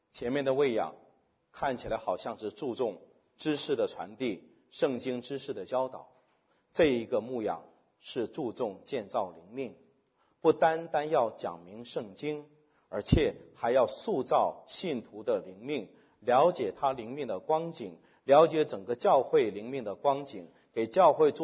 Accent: China; 我们中国人比较难，爱你在心口难开

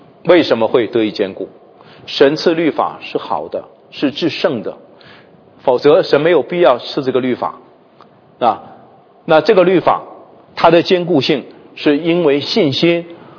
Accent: China; 我们中国人整个对救恩的认识时间非常的短的

